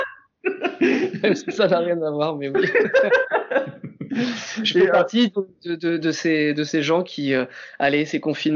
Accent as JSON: {"language": "French", "town": "Paris", "region": "Île-de-France", "country": "France", "tie": "born there", "said": "De syrien de par mon père et français de par ma mère. Voilà. Et je suis né en France, à Paris."}